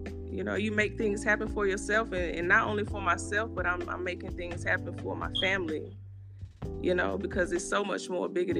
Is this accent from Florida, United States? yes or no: no; Winnsboro, South Carolina, United States; Growing up, I grew up in Winnsboro, South Carolina.